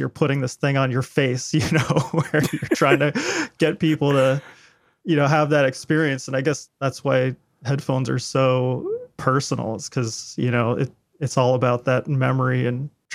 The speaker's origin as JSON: {"language": "English", "town": "Lyme", "region": "New Hampshire", "country": "United States", "tie": "born or raised there", "said": "I grew up in Lyme, New Hampshire, which is like the town over from Hanover where Dartmouth College is."}